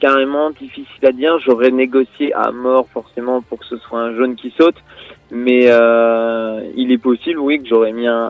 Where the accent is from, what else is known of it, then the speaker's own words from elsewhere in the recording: Brittany, France; même si je suis breton, je suis pas fan d'être sous la pluie quand même.